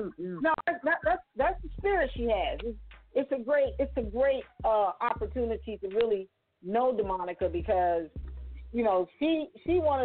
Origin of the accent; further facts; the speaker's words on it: Midwest, United States; See, I'm trying to tell you, I'm from Midwest.